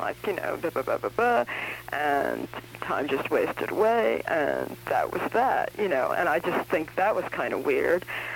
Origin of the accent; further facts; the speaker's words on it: New York, United States; I'm a New Yorker. I'm a feminist. I'm not a joiner.